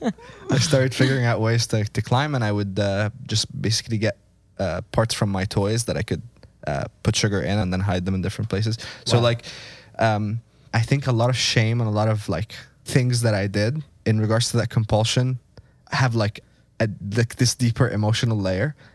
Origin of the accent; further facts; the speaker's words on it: Egypt; I grew up in Egypt, very minimal education about nutrition and, you know, the things that one should eat. It's all like cultural based.